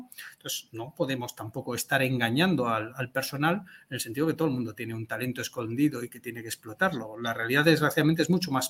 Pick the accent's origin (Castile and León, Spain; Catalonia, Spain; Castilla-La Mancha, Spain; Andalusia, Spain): Castile and León, Spain; Zamora; aparte es un pequeño homenaje también a mi ciudad de origen. Yo nací en Zamora